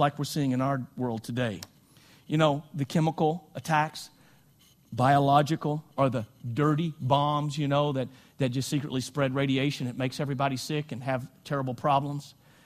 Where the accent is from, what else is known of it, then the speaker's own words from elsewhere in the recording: the South, United States; and I'm from the South